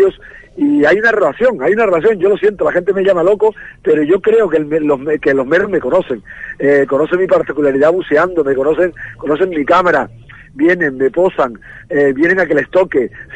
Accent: Lanzarote, Canary Islands, Spain; now in Fuerteventura, Spain; Yo soy de Lanzarote, donde he buceado más de 15 años.

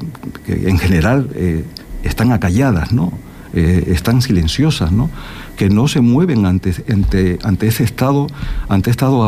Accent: Canary Islands, Spain; nosotros como canarios, nosotros como hispanos, nosotros como latinos

